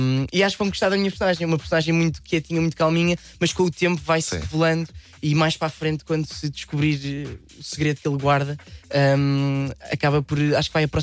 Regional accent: Lisbon, Portugal; accent: Lisbon; sempre falei português com os meus pais, com um sotaque português, alfacinha, que eu ainda por cima tenho um sotaque muito cerrado, lisboeta

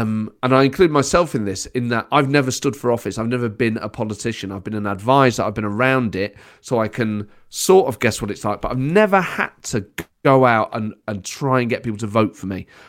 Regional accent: Nottingham, East Midlands, United Kingdom; Nottingham.

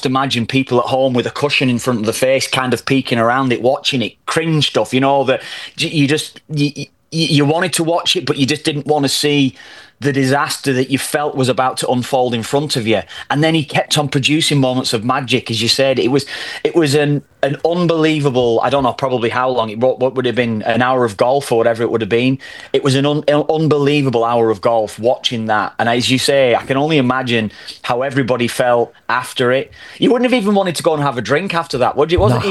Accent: Ireland; We're always the underdogs as Irish forever, as far as our lifetime has been.

